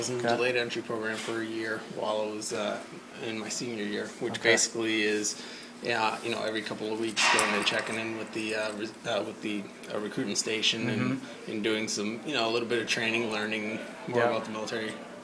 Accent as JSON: {"language": "English", "town": "Stoughton", "region": "Massachusetts", "country": "United States", "tie": "born or raised there", "said": "Stoughton, Mass."}